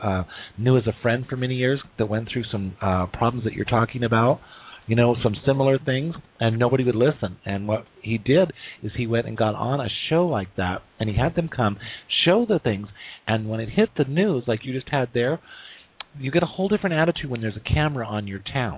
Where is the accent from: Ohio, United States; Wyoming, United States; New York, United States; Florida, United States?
Wyoming, United States; I was born and raised in Wyoming, which is a state of the 50